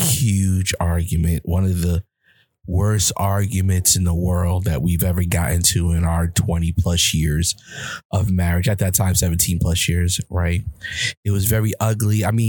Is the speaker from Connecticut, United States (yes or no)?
no; Bronx, New York, United States; I was raised in the Bronx, New York, as everybody knows.